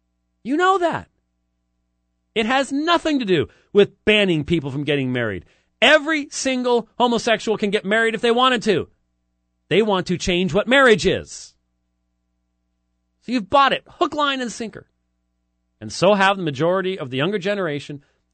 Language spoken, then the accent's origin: English; United States; I'm an American.